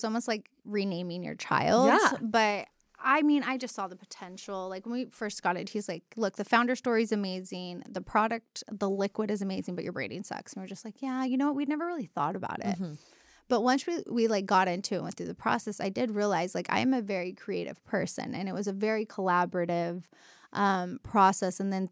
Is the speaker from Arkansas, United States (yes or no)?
no; Texas, United States; like I grew up in Texas, cherry limeade Sonic.